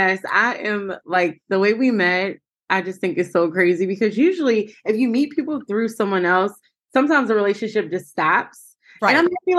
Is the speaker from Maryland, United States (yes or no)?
yes; Baltimore, Maryland, United States; I am in Baltimore. I'm born and raised, planning on leaving soon.